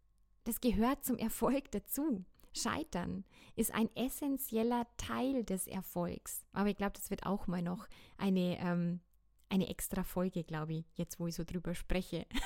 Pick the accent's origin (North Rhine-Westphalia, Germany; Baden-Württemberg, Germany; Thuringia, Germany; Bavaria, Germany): Bavaria, Germany; Bad Kötzting; Es war Pfingstfest in Bad Kötzting in meiner Heimat.